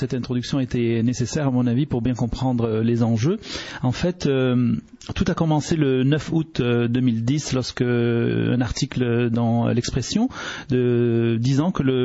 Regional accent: Algeria; Nous sommes des Algériens et des vrais Algériens.

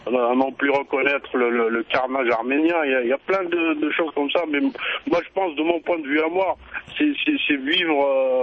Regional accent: Algeria; Je suis algérien, moi. Je ne suis pas un pied noir.

